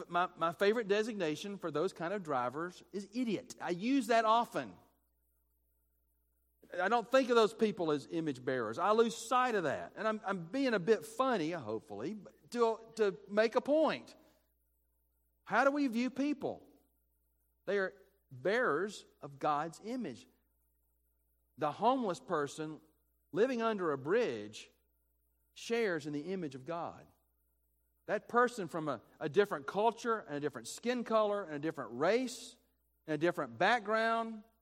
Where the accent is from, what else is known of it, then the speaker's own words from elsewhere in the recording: Birmingham, Alabama, United States; I grew up in Birmingham, was born in 63.